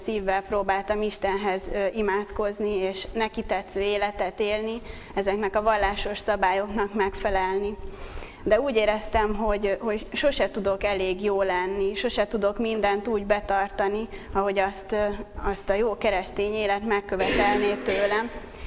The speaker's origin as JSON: {"language": "Hungarian", "town": "Pécs", "region": "Baranya", "country": "Hungary", "said": "Pécsről jöttem férjemmel és egy majdnem 4 éves kisfiammal"}